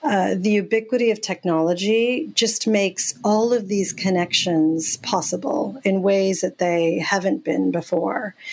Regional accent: India; by my grandparents in India for 5 or 6 years. I didn't know my parents. And so that the memory of growing up in India is very strong in me.

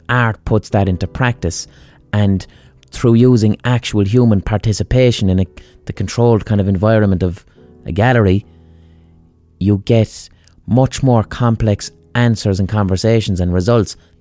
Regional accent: Limerick, Munster, Ireland; but I call it Rhythm O because I'm from Limerick.

